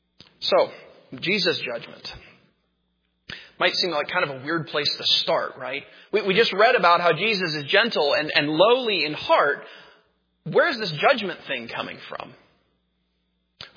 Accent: California, United States; To my mind, that's local because I'm from California.

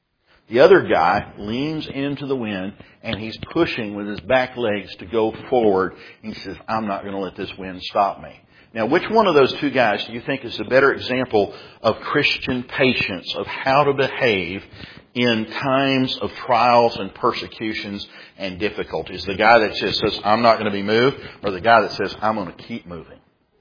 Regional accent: Texas, United States; born or raised there

